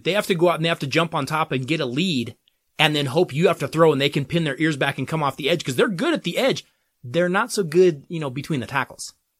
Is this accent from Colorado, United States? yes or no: yes; Denver, Colorado, United States; Okay. Let's move on to my hometown team, the Denver Broncos.